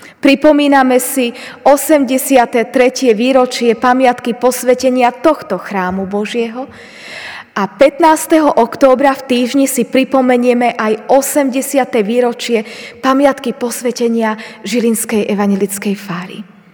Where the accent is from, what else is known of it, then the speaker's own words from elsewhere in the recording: Michalovce, Košice Region, Slovakia; Keď sme boli pred rokom v takomto jesennom období v Michalovciach, v mojom rodnom meste